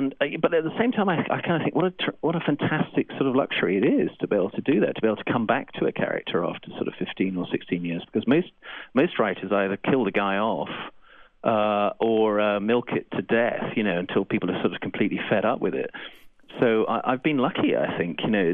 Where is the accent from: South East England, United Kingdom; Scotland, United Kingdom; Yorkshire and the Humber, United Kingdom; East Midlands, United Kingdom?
Scotland, United Kingdom; Edinburgh; Well, we're from the same city. We're both from Edinburgh.